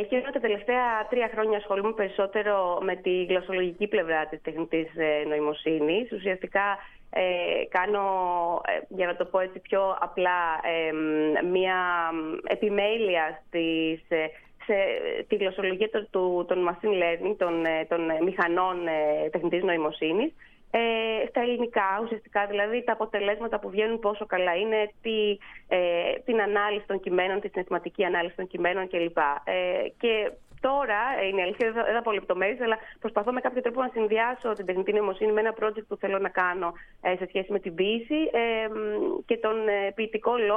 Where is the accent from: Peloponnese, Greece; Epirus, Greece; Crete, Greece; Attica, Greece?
Attica, Greece; Piraeus; αν και εγώ είμαι Πειραιώτισσα.